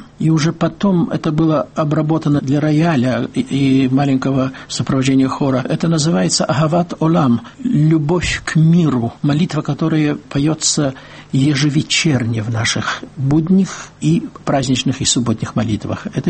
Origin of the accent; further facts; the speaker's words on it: Riga, Latvia; also born or lived in Soviet Union; приезжавшим на гастроли в Ригу, мой родной город.